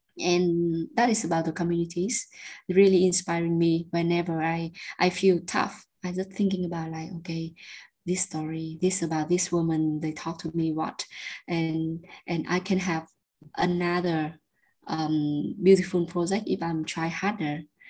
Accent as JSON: {"language": "English", "region": "Hanoi", "country": "Vietnam", "said": "because I'm from Hanoi. So if I travel to Northern Vietnam, that means like people still thinking like, oh, that girl from the city."}